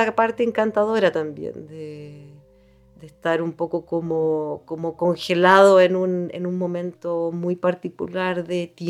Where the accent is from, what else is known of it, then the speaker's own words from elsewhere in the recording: Chile; now in Germany; vengo de Chile y vivo hace 5 años acá en Alemania.